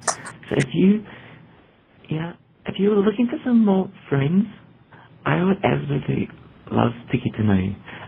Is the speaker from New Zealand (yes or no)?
yes; New Zealand; now in Australia; Another thing is, I'm from New Zealand, so I recently moved to Australia.